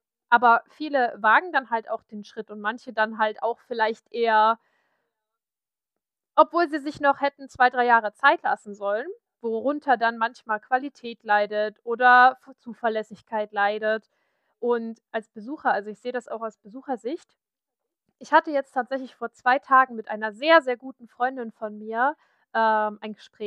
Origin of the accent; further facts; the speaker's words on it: Saxony, Germany; komme ja aus liebevoll von den meisten meiner westdeutschen Freunde Dunkeldeutschland genannt. Ich komme aus Sachsen.